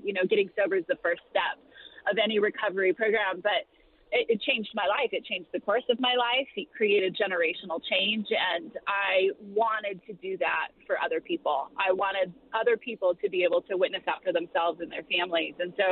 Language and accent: English; San Diego, California, United States; I grew up in San Diego, California. My parents were originally from Utah